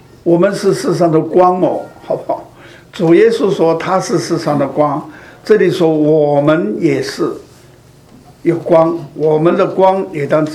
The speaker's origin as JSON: {"language": "Chinese", "region": "Sichuan", "country": "China", "said": "你看看，我是四川人，我们四川人啊要做那个咸肉"}